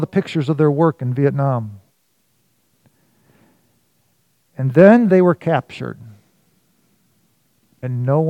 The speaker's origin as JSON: {"language": "English", "town": "Detroit", "region": "Michigan", "country": "United States", "tie": "born or raised there", "said": "I grew up in Detroit."}